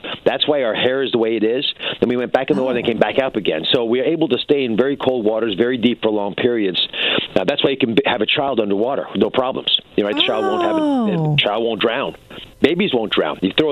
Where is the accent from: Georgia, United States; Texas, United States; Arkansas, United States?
Georgia, United States; Atlanta; also born or lived in Cleveland; I didn't grow up there. I was born in Cleveland. I actually grew up in Atlanta.